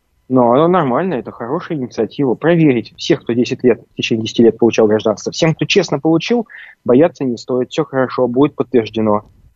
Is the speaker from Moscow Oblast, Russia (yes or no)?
no; Saint Petersburg, Russia; Вот я как петербуржец могу сказать, петербуржец, работающий в Москве.